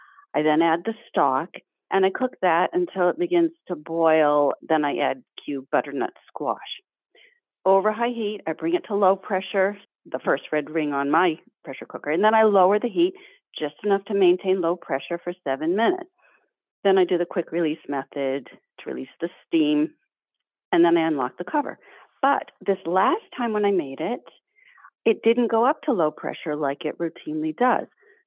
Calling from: Massachusetts, United States; Wambsgott, Mass.

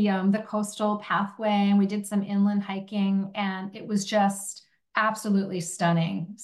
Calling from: New York, United States; We are in New York.

